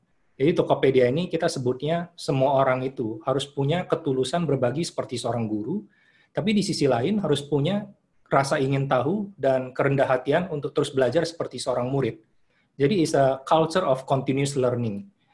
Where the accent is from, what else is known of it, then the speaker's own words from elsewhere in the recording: North Sumatra, Indonesia; moved away; Dan saat saya merantau ke Jakarta, saya lihat sendiri bagaimana di kampung halaman saya, misalnya toko buku seperti